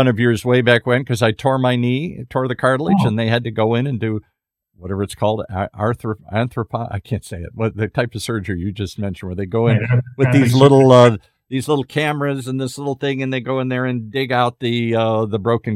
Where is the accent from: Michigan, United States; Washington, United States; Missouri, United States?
Michigan, United States; Bloomfield; That's right around the corner. I grew up in Bloomfield, right around the corner from there.